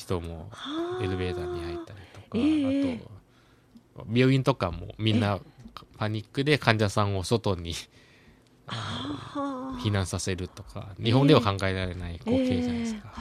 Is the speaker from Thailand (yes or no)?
yes; Thailand; now in Japan; 防災のことを長年やってる日本に住んでるタイ人として、なんかこう、貢献しなきゃいけないなと思ってて